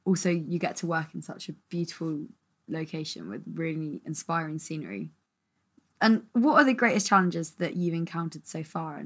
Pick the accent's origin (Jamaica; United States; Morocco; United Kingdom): United Kingdom; England; now in Scotland, United Kingdom; And just me being here as well, as an English person, I actually appreciate it so much more.